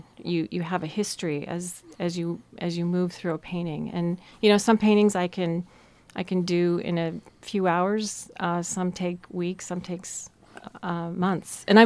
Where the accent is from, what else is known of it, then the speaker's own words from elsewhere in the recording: Seattle, Washington, United States; now in Portland, United States; Well, I have lived in Portland, Oregon since 1980. I grew up in Seattle.